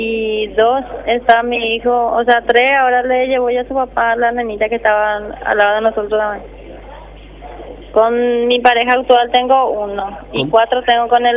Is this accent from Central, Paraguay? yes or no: yes; Ipané, Central, Paraguay; De Ipanecentro.